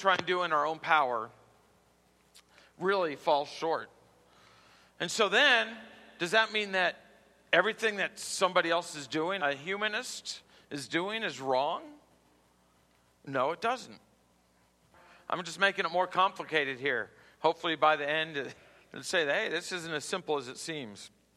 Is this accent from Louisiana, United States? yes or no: yes; New Orleans, Louisiana, United States; like I know I grew up in New Orleans, so down there, if you said somebody said, we're going to go to Schwagman's and make some groceries